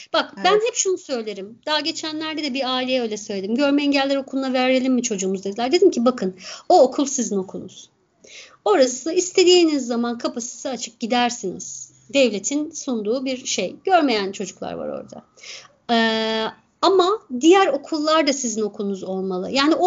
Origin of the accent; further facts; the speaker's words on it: Ordu, Turkey; Ben şimdi kendi memleketimi söyleyeyim. Kimse darılmasın.